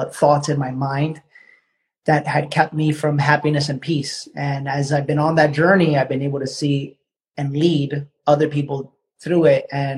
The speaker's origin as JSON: {"language": "English", "region": "California", "country": "United States", "tie": "born or raised there", "also_born_or_lived": "New York City", "said": "My background, I was born in New York City, and my parents divorced, and when my parents split up, my mother brought us to California. We went into immediate poverty."}